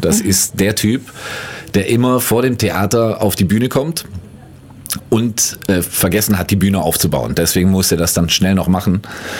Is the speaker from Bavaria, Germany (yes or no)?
yes; Thalfingen, Bavaria, Germany; also born or lived in Ulm; Aber geboren bin ich in Ulm und in Thalfingen, hier gleich das nächste Dorf in Bayern, groß geworden und zur Grundschule gegangen. In der Schule war ich in Ulm wiederum und bin jetzt, glaube ich, bis auf 3 Jahre immer in Ulm gewesen.